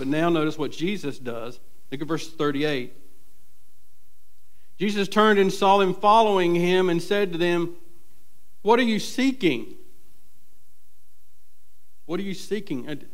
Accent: Gastonia, North Carolina, United States; I was raised in West Gastonia. Nothing good comes out of West Gastonia.

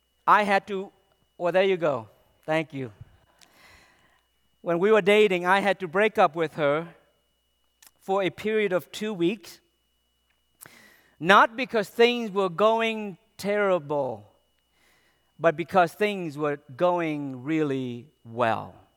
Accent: United States; I grew up in America as an Asian American who experienced, I can tell you, vivid memories.

